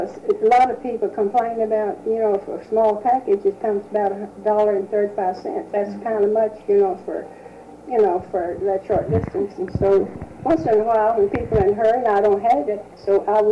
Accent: Corpus Christi, Texas, United States; now in Miranda City, United States; I came from Corpus Christi.

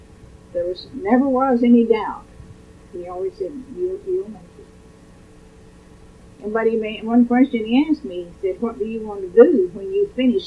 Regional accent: Sinton, Texas, United States; And I rode with this girl from Sinton, my hometown, and it was a new experience to me, I'll admit, from having been in a small school.

